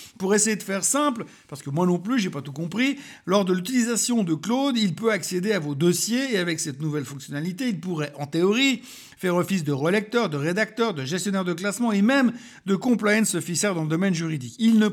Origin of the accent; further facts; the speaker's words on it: Geneva, Switzerland; born there; je suis né à Genève